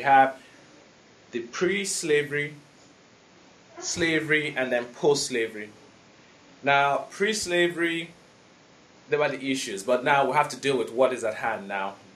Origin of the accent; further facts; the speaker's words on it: Nigeria; I was born and raised in Nigeria, I spent 20 years of my life hoping to go to medical school.